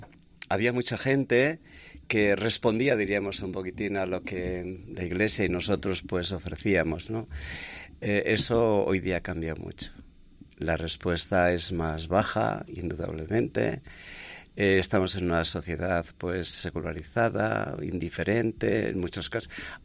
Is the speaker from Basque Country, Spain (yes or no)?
yes; Elciego, Basque Country, Spain; Yo veía curas que iban pasando por la parroquia de mi pueblo, del Ciego.